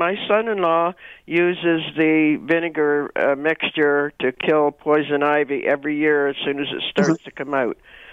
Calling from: Oshawa, Ontario, Canada; I'm from Oshawa, by the way.

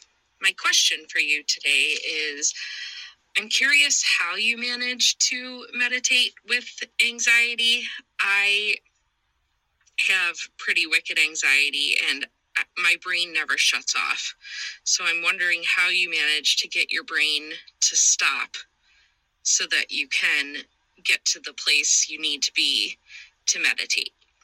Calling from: Buffalo, New York, United States; I'm calling from Buffalo, New York.

